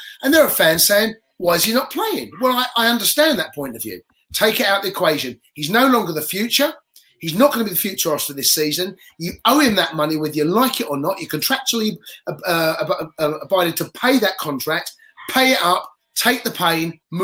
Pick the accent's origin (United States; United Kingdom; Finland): United Kingdom; Wimbledon, London; Now, I grew up in Wimbledon. That's where I'm from, born and bred.